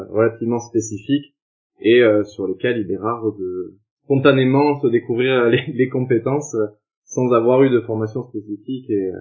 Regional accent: Montauban, Occitanie, France; Ensuite, j'ai monté un club de kayak à Montauban, donc dans le Tarn-et-Garonne, au nord de Toulouse, là d'où je viens.

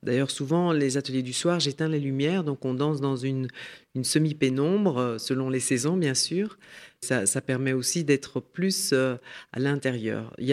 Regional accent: Belgium; now in France; moi je suis belge

